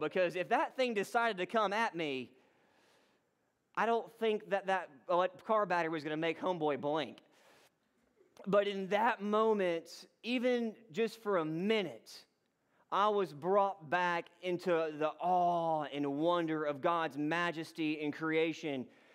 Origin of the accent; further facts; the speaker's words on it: Georgia, United States; And I thought I knew mountains growing up in North Georgia and visiting Asheville and all of those things.